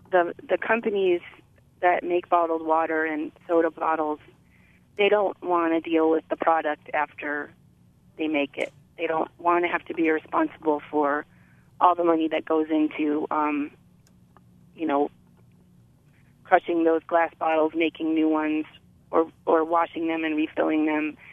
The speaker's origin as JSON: {"language": "English", "region": "Michigan", "country": "United States", "tie": "born or raised there", "said": "And that used to be done where I grew up in Michigan."}